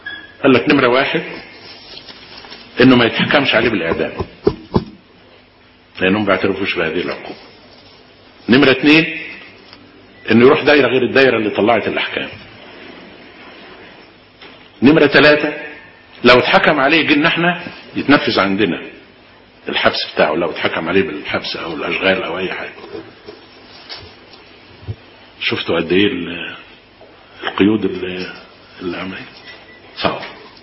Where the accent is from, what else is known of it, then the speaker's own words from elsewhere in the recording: Egypt; معظمنا كمصريين